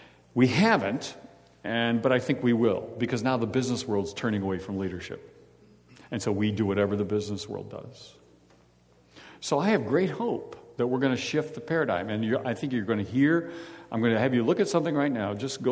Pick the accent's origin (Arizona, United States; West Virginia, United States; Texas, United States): West Virginia, United States; I'm from West Virginia.